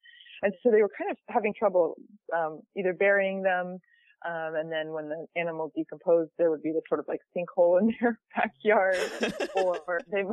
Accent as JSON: {"language": "English", "town": "Plainfield", "region": "New Hampshire", "country": "United States", "tie": "born or raised there", "said": "She took on the a campaign in my hometown in Plainfield, New Hampshire"}